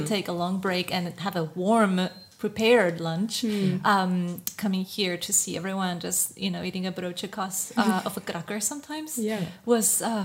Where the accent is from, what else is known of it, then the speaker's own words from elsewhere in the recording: Chile; now in Netherlands; and I come from Chile.